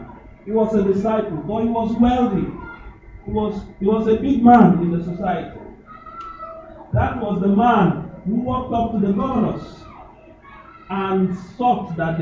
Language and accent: English; Kogi, Nigeria; In my state, I'm from Kogi State